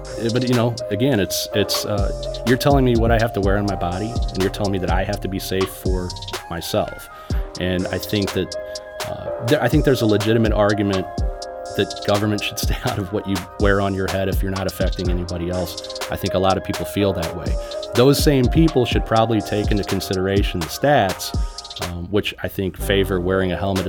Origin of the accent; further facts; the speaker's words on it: Illinois, United States; Yeah, for as long as I can remember. So I grew up in Illinois, actually.